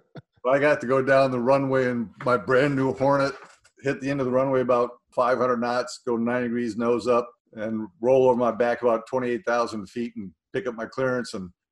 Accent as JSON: {"language": "English", "town": "St. Louis", "region": "Missouri", "country": "United States", "tie": "born or raised there", "said": "All right. I was born and raised in St. Louis."}